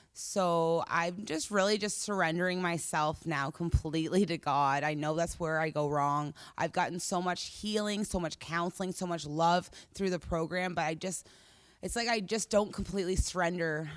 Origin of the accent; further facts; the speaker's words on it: Minto, New Brunswick, Canada; I'm from Minto, New Brunswick.